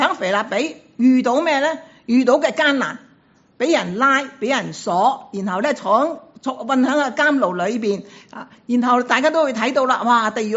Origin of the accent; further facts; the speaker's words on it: Hong Kong; 我哋作为香港人嘅，我哋都明白啊咩叫恶劣